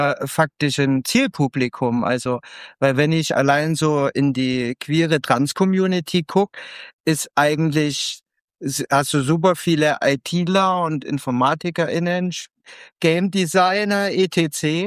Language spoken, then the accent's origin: German; Chemnitz, Saxony, Germany; ich komme ursprünglich aus Chemnitz